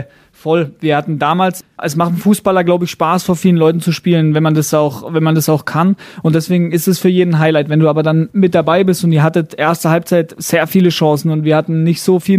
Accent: Germany; da sind wir Deutsche auf jeden Fall nicht so gern gesehen

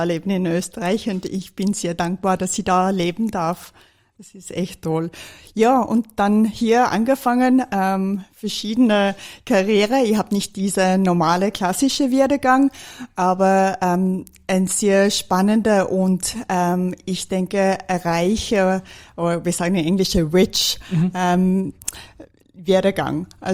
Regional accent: Johannesburg, Gauteng, South Africa; moved away as an adult; now in Austria; Ich bin in Südafrika, in Johannesburg, geboren und aufgewachsen.

